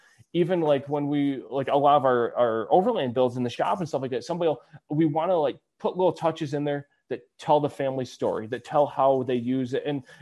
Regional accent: Michigan, United States; We're from Michigan. There's water on three sides.

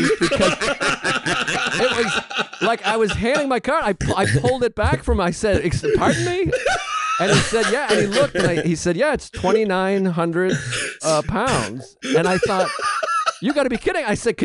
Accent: United States; Well, I am visiting London from the United States, and I am staying in Mayfair.

